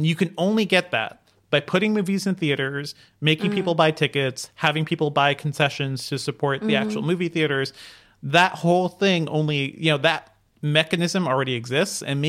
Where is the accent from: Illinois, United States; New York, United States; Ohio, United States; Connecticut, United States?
Connecticut, United States; Hartford; I grew up in Hartford, Connecticut.